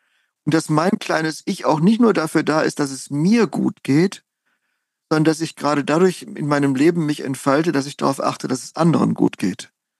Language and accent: German; Münster, North Rhine-Westphalia, Germany; moved away; Ich komme ja aus Münster